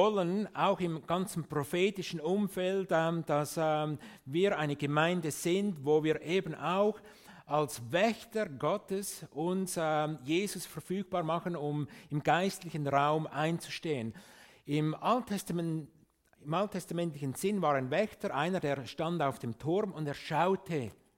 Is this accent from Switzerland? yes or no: yes; Switzerland; Für das werden wir oft kritisiert als Schweizer, oder?